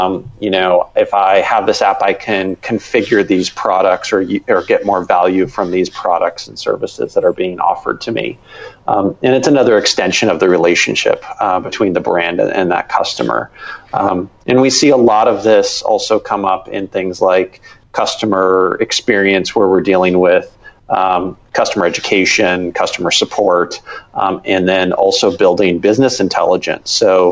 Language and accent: English; San Francisco, California, United States; I'm originally from San Francisco, and so, you know, grew up in the dot-com era in that area